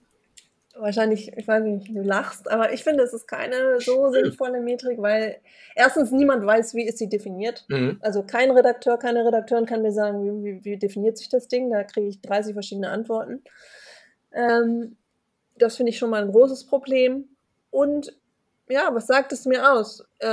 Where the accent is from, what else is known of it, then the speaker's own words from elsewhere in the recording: Hamburg, Germany; ich komme aus Hamburg, ich bin da aber schon echt assimiliert